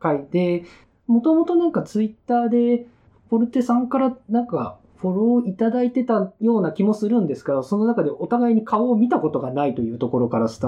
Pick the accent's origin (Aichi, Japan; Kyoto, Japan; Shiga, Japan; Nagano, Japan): Aichi, Japan; Nagoya; moved away as an adult; now in Tokyo, Japan; もともと私の実家って名古屋なんですけれども、まあ、大学進学を機に上京しまして、